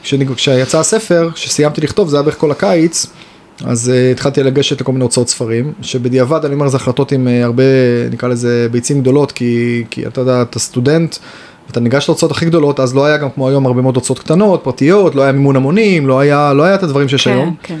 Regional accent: Haifa, Haifa District, Israel; now in Tel Aviv, Israel; אני במקור חיפאי, היום תל אביבי כבר 20 שנה

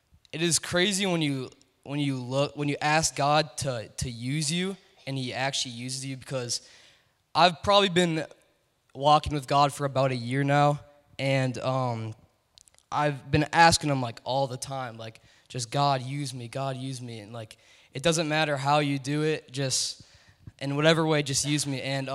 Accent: Elk River, Minnesota, United States; also born or lived in Kansas City; I was born in Kansas City, a suburb of Kansas City, and I lived in there. I lived that region for 3 years-ish, and then I moved here to Minnesota, to Elk River, Minnesota.

